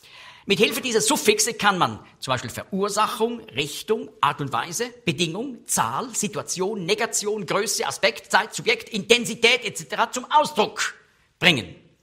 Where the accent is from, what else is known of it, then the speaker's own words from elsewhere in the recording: Switzerland; Als Schweizer meine ich jetzt.